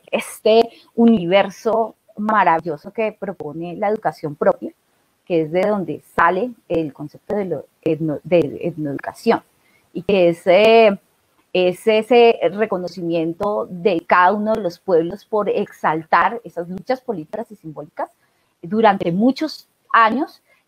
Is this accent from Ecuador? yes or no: no; Colombia; es que el tema de la etnoeducación es un tema demasiado importante para el reconocimiento de nosotros como colombianos